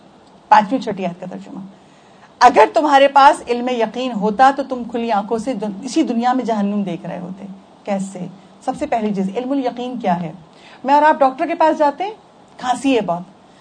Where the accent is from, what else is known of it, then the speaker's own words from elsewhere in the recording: Karachi, Sindh, Pakistan; اب ہم کراچی کے رہنے والے ہیں, یہی پیدا ہوئے ہیں, یہی زندگی گزاری ہے.